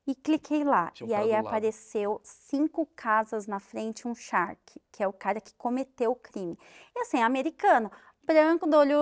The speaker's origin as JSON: {"language": "Portuguese", "country": "Brazil", "said": "eu, como uma boa brasileira, falei, vou ver quem são meus vizinhos."}